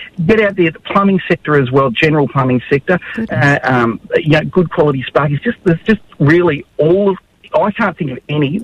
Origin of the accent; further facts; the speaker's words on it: Victoria, Australia; I come from Victoria